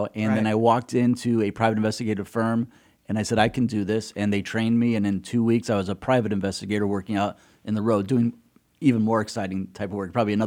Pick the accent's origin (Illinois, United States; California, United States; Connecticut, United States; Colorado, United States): Connecticut, United States; Waterbury; I grew up in Waterbury, Connecticut. I come from a tough city.